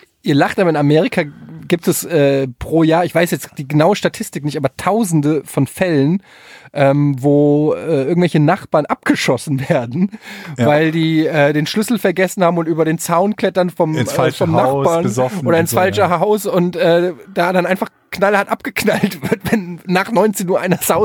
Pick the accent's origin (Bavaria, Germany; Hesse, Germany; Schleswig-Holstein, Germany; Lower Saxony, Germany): Hesse, Germany; Frankfurt; Ich komme aus Frankfurt.